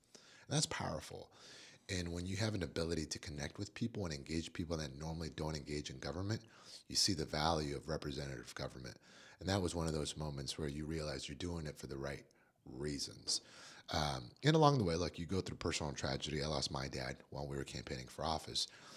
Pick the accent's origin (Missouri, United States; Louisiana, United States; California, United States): California, United States; Napa; very proud to say born and raised in Napa.